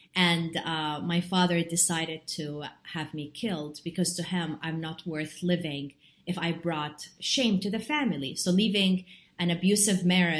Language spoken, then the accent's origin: English; Jordan; I'm originally from Jordan, and I was playing with my grandmother in her kitchen.